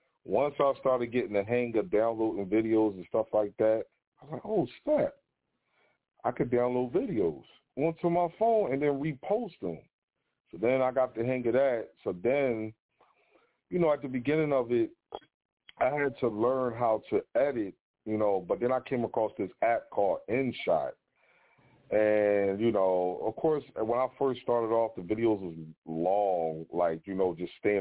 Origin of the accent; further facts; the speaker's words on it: Philadelphia, Pennsylvania, United States; from Philly, 34 years old. I've been born and raised in Philly.